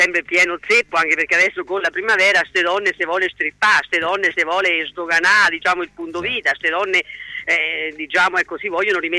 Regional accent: Macerata, Marche, Italy; tutti noi di Macerata stiamo in attesa di questo derby

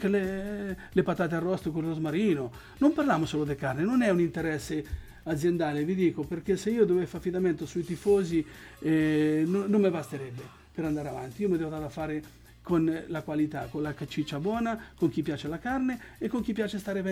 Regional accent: Ancona, Marche, Italy; siamo di Ancona

